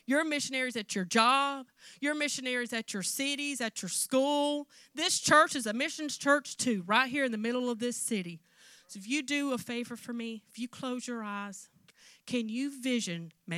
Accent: the South, United States; We're from the South, as you can tell by the way we talk. So I was really ready for some Southern good home cooking.

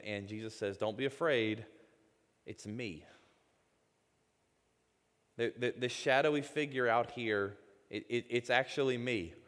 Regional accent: Mississippi, United States; accent: Mississippi; By the way, I'm from Mississippi. So if you hear that accent coming out a little bit there, y'all are getting the Mississippi accent.

